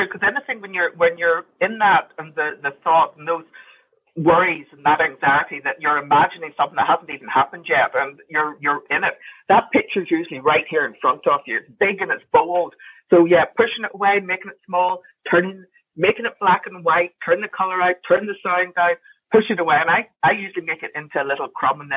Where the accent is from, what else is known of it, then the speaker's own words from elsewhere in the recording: Northern Ireland, United Kingdom; So if you haven't already guessed from my accent, I'm from Northern Ireland.